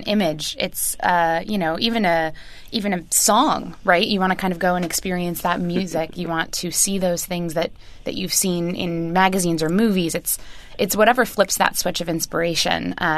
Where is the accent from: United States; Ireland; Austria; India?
Ireland; It's true. I'm also Irish.